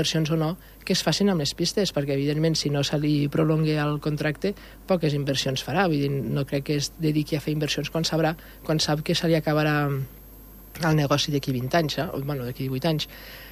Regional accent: Escaldes, Escaldes-Engordany, Andorra; Escaldenca. Jo Escaldes tot.

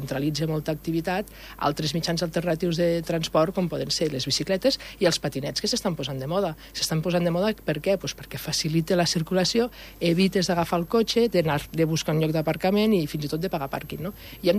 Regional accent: Escaldes, Escaldes-Engordany, Andorra; Escaldenca. Jo Escaldes tot.

